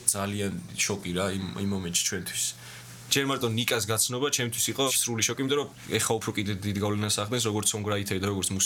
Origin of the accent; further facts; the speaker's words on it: Rustavi, Kvemo Kartli, Georgia; რუსთავში არის ესე რომ არის მიკრორაიონები. მე ვარ 17-ე მიკრორაიონში დავიბადე, გავიზარდე